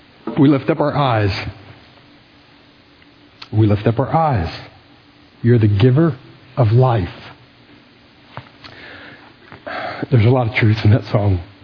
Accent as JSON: {"language": "English", "town": "Plano", "region": "Texas", "country": "United States", "tie": "born or raised there", "said": "I grew up in Plano, Texas, with a sister and two parents who loved me the best that they knew how."}